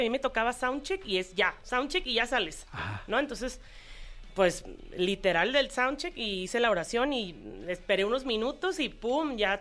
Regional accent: Culiacán, Sinaloa, Mexico; De Culiacán. Por eso mi acento.

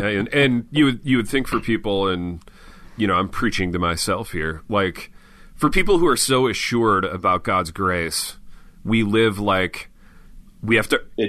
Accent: Midwest, United States; And this is me speaking as a Midwesterner.

